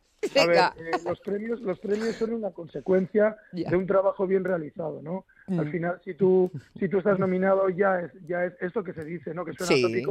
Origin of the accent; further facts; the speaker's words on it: Muskiz, Basque Country, Spain; porque yo soy de Musquis